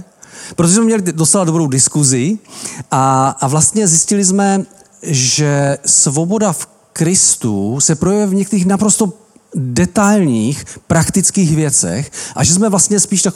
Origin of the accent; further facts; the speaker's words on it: Ostrava, Moravian-Silesian Region, Czechia; now in Čeladná, Czech Republic; z Ostravy, ale už nejsme, jsme z Beskyd, jsme z Čeladné